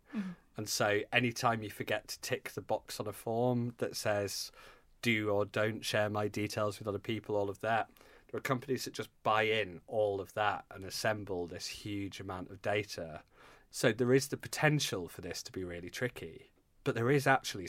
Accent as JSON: {"language": "English", "region": "Yorkshire and the Humber", "country": "United Kingdom", "said": "I'm cheap. I'm from Yorkshire."}